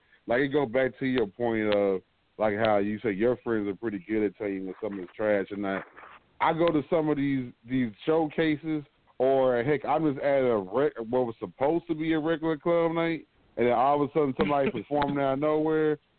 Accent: Trenton, New Jersey, United States; now in Texas, United States; before I came down here to Texas, I was from Jersey. Yeah, I'm from Trenton to be exact.

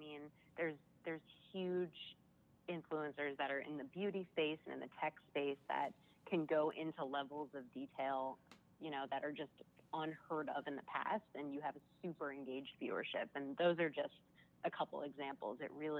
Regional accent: Boston, Massachusetts, United States; now in Los Angeles, United States; So I grew up in the Boston area, and I actually moved out to LA when I graduated from college and wanted to work in entertainment.

